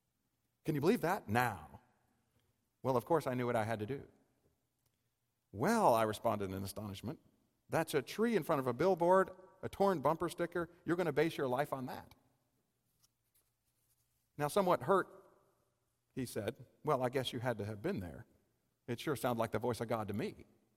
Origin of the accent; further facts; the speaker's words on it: Georgia, United States; because I'm from the East Coast. I'm from Georgia.